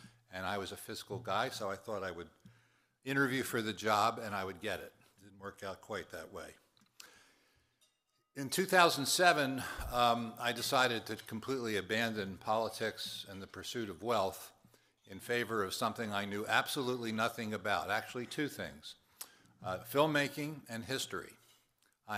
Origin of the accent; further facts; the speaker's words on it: Philadelphia, Pennsylvania, United States; First of all, I grew up in Philadelphia. I live in Philadelphia. I'm a Philly guy.